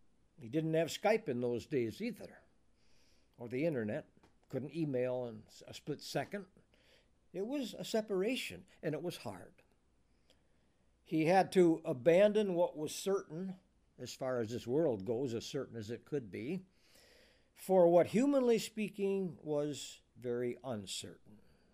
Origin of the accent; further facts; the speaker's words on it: La Crosse, Wisconsin, United States; But I was born and raised in La Crosse. So Beaver Dam was kind of a strange land.